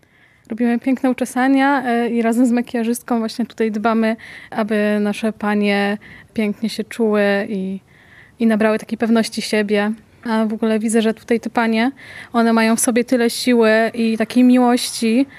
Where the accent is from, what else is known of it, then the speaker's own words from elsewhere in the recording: Jasło, Subcarpathian Voivodeship, Poland; bo jestem akurat z Jasła, więc 1,5 godziny drogi.